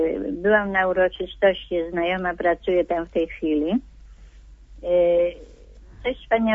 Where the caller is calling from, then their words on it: Łódź, Łódź Voivodeship, Poland; Jestem z Łodzi